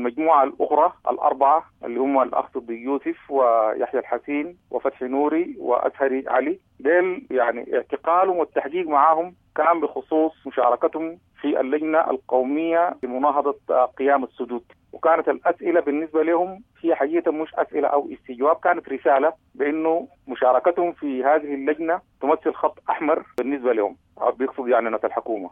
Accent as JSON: {"language": "Arabic", "country": "Sudan", "said": "ونحن كلنا سودانيين"}